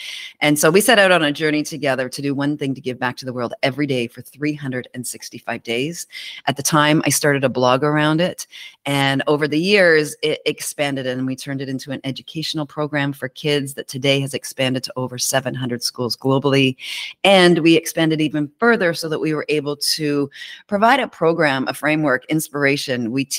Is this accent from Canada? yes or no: yes; Vancouver, British Columbia, Canada; I'm from Vancouver, Canada.